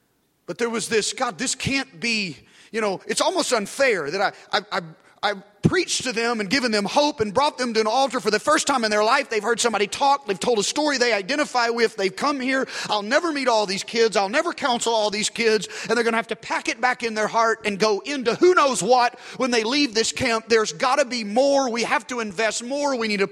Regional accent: Arkansas, United States; now in Dallas, United States; you want to go pastor a church in my hometown in rural Arkansas?

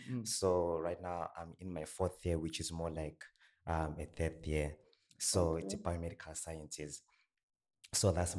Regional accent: Orange Farm, Gauteng, South Africa; English is a second language; I'm coming from Orange Farm, which is in Gauteng.

